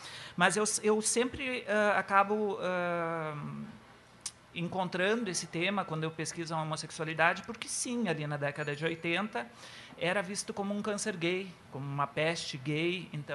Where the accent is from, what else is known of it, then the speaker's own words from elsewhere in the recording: Estrela, Rio Grande do Sul, Brazil; Bom, eu sou de Estrela, nasci em Estrela, e em Estrela eu trabalhei vários anos